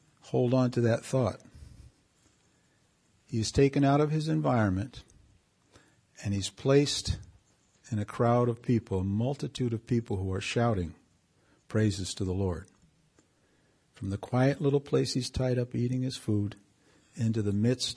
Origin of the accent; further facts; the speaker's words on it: Canary Islands, Spain; I grew up in the Canary Islands with burros